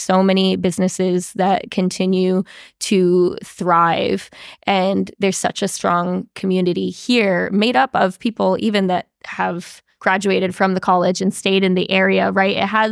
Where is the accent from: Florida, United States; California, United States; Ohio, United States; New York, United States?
New York, United States; Pulteney; Growing up in a small town and having a lot of family in the area, it's an interesting experience because everyone knows everyone and is familiar